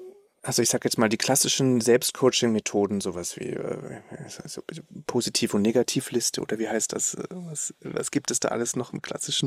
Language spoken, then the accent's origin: German; Cologne, North Rhine-Westphalia, Germany; früher in Köln, ich bin ja gebürtiger Kölner, als ich da noch gelebt habe in der Stadt, im Moloch